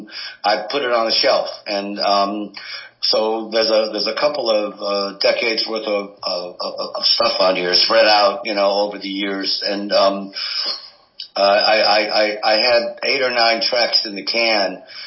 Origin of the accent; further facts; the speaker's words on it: Cleveland, Ohio, United States; now in Akron, United States; I grew up in Cleveland on the, in the Hungarian ghetto on Buckeye Road.